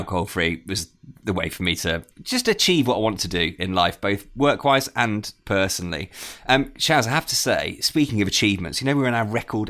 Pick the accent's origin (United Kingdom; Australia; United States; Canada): United Kingdom; Birmingham, West Midlands; now in Liverpool, United Kingdom; I'm originally from Birmingham, now live in Liverpool